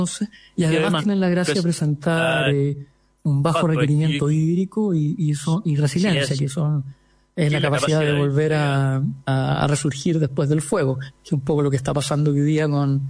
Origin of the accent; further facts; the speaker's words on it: La Serena, Coquimbo, Chile; now in Santiago, Chile; yo soy de La Serena, vivo acá en Santiago hace más de 30 años